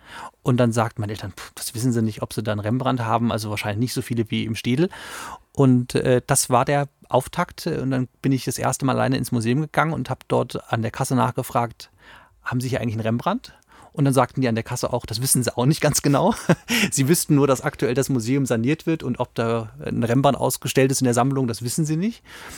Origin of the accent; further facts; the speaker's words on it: Wiesbaden, Hesse, Germany; Ich bin gebürtiger Wiesbadener. Das ist vielleicht mal die Grundlage dafür. Ich bin hier aufgewachsen, hatte hier eine wunderbare Kindheit und Jugend